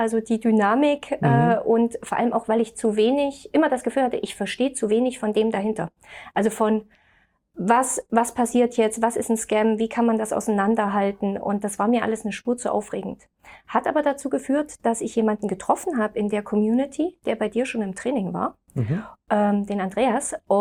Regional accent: Jena, Thuringia, Germany; Also ich bin ja aus Jena

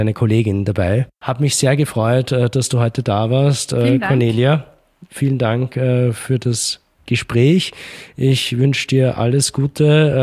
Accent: Ebensee, Upper Austria, Austria; Dort, wo ich herkomme, in Ebensee

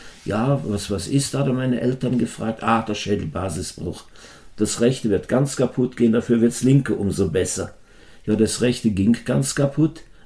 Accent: Rhineland, Germany; also born or lived in Austria; wir waren im Rheinland nach oben, mein Vater war gebürtiger Österreicher, sind wir später nach Österreich zurück.

